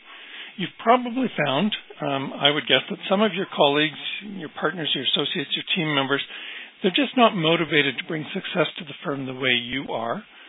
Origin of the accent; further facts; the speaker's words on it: Saskatchewan, Canada; now in Manitoba, Canada; I'd grown up on the prairies. I grew up in Saskatchewan. And so this kind of felt like coming home when I came back here.